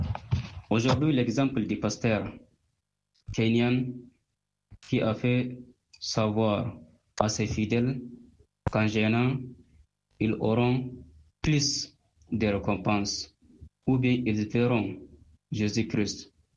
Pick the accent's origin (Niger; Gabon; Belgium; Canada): Niger; je suis Nigérien.